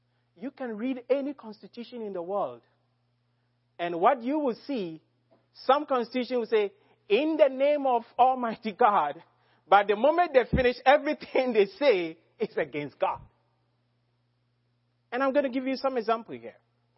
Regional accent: Ghana; And as a Ghanaian, I'm a sovereign.

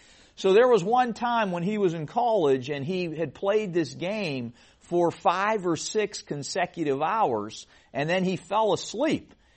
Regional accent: Pittsburgh, Pennsylvania, United States; I grew up in Pittsburgh, and I was crazy about the Pirates and Steelers in the 1970s when they were really good.

